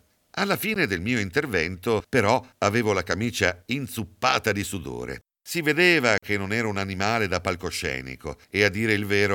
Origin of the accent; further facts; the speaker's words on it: Cavarzere, Veneto, Italy; molte delle quali a Cavarzere, mia città natale